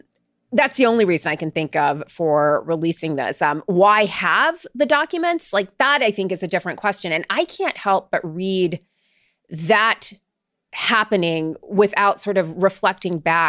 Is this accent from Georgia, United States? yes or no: no; Florida, United States; I grew up in Florida. I guarantee you it's an incredibly humid basement.